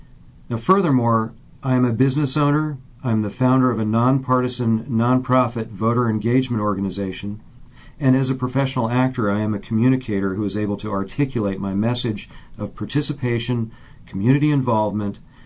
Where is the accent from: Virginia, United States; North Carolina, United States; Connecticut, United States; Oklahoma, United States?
Virginia, United States; I am the only candidate to run for Ravana District in 50 years who was born and raised in Albemarle County.